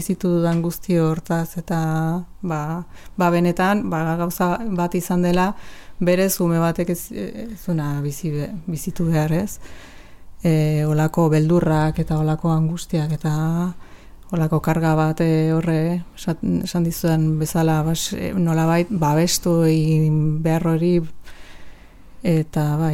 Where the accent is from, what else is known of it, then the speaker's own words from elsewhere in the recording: Basque Country, Spain; also born or lived in Nicaragua; hemengoa naiz, bale? Baina, bueno, jaiotzez, ba, nikaragüense, odolez gernikarra, nire familia guztia angoa delako, baina parte handi bat, mexikana.